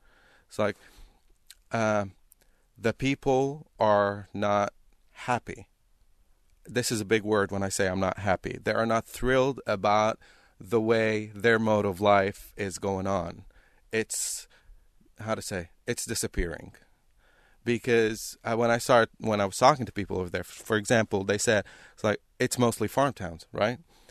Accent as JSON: {"language": "English", "country": "Lebanon", "also_born_or_lived": "San Francisco", "said": "I'm from Lebanon. I'm from the Middle East."}